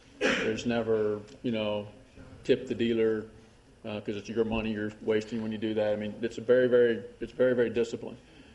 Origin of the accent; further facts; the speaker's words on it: Oak Ridge, Tennessee, United States; Certainly growing up in Oak Ridge was a relatively small town, a town of 30,000